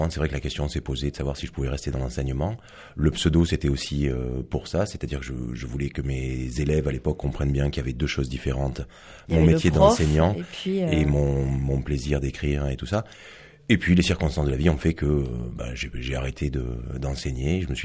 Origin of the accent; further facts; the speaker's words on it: Occitanie, France; also born or lived in Gers; J'ai grandi dans l'Aveyron.